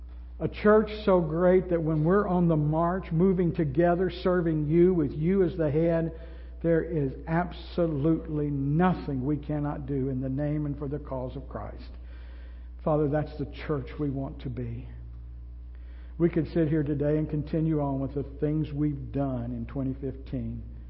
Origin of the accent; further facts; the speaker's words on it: Lexington, Kentucky, United States; I think about where we grew up in Lexington.